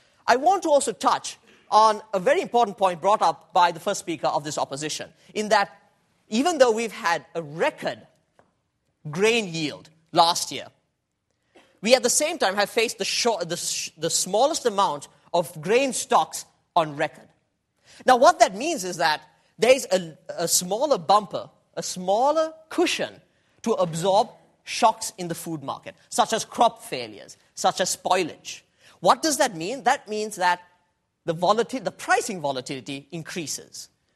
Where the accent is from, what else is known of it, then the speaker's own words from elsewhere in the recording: Sri Lanka; One, Sri Lanka, a tropical island that is a developing country. And my home country.